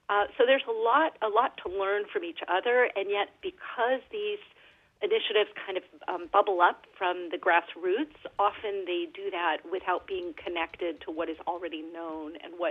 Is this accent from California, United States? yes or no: yes; California, United States; born there; I am right here in Western Michigan, but I am a Californian by birth